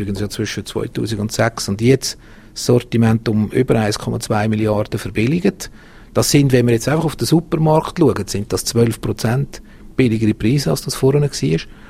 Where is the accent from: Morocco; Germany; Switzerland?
Switzerland; Da müssen wir uns heute nicht verstecken als Schweizer Produzenten.